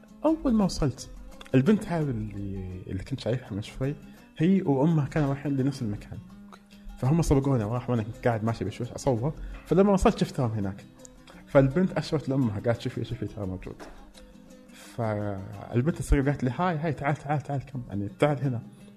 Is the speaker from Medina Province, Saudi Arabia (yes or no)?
no; Mecca, Makkah Province, Saudi Arabia; born there; now in Riyadh, Saudi Arabia; قلت لها أنا كمان مسلم وأنا من السعودية ومزدت اللكاعة شوي. قلت لها تفادي من مكة بعد، وأنا فعلا من مكة، أنا مسقط واصي من مكة ما كذبت، بس إني يعني إنسان عايش بالرياض.